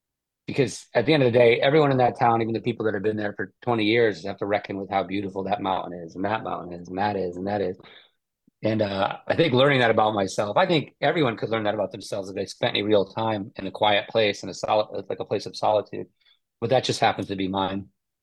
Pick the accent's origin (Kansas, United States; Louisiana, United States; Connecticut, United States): Connecticut, United States; I'm from Connecticut, but I'm currently living in rural western Colorado, about a 40-minute drive to the first stoplight.